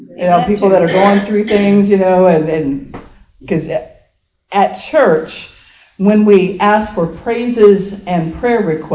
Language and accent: English; Indiana, United States; I'm from Indiana. So I grew up in Southern Indiana.